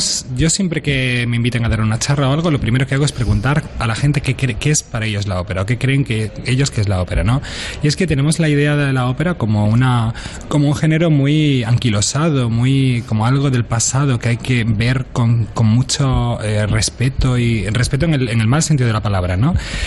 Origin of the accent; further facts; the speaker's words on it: Seville, Andalusia, Spain; esas butacas donde yo he estado sentado en mi tierra, en Sevilla